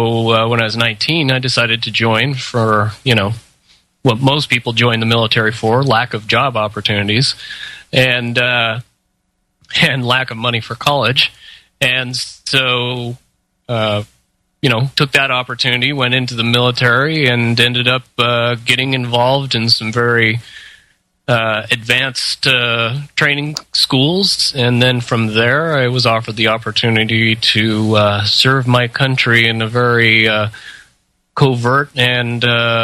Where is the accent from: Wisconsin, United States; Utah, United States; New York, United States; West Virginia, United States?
Utah, United States; Ogden; I grew up in a town called Ogden, Utah. It's about 45 minutes north of Salt Lake City, if you know it on the map. And basically spent my entire life growing up there until I was 19.